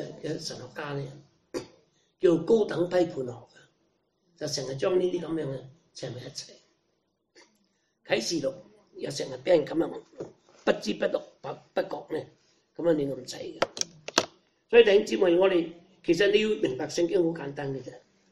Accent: China; 因为我们中国人将灵和魂混为一谈

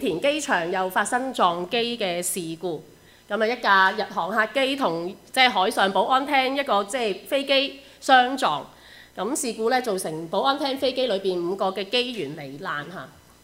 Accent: Hong Kong; 為咗紀念我哋香港人第二個鄉下日本嚇

